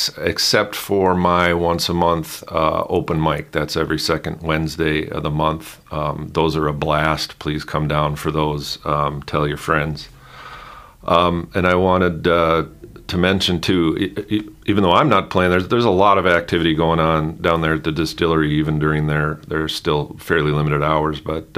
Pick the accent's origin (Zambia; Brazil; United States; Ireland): United States; North Dakota; I came from North Dakota originally, and there's this concept of correction lines in the township and range